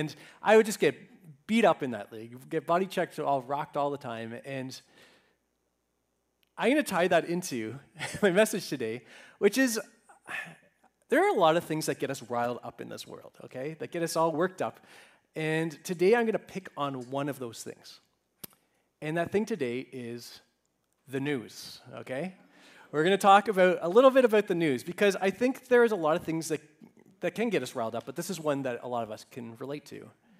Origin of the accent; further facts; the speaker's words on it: Toronto, Ontario, Canada; I grew up in Toronto, and I played for a team called the Westmall Lightning.